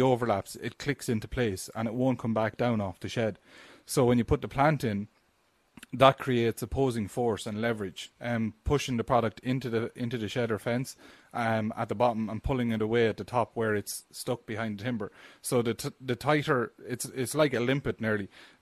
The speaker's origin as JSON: {"language": "English", "town": "Tullamore", "region": "Leinster", "country": "Ireland", "said": "I'm from Tullamore in County Offaly, and I'm living in a housing estate"}